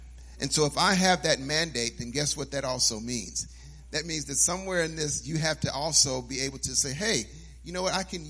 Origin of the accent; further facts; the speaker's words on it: Chicago, Illinois, United States; I'll just blame it that on the fact that I was born and raised in Chicago.